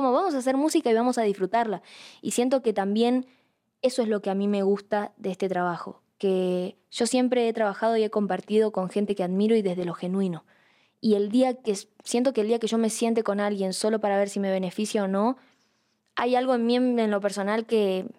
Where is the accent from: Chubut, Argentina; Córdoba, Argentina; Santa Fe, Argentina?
Santa Fe, Argentina; Rosario; yo soy de Rosario